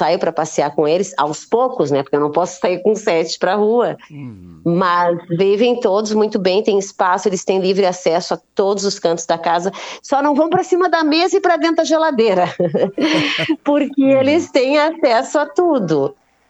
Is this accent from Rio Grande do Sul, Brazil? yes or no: yes; Uruguaiana, Rio Grande do Sul, Brazil; now in Criciúma, Brazil; Eu sou de Uruguaiana, Rio Grande do Sul, e estou desde 2007 morando em Criciúma.